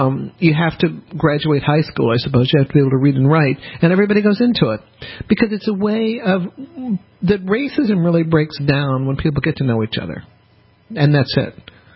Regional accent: the South, United States; I don't disagree with that, but and look, I'm a Southerner

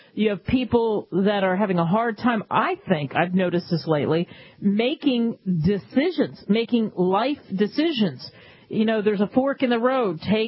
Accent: Philadelphia, Pennsylvania, United States; I grew up in Philadelphia and I'm a lifelong Eagle fan

